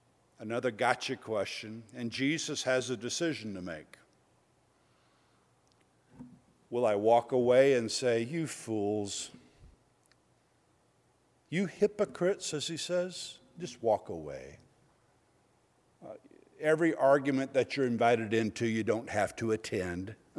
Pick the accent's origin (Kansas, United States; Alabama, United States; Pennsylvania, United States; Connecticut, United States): Alabama, United States; I'm a huge Alabama. I'm from Alabama originally.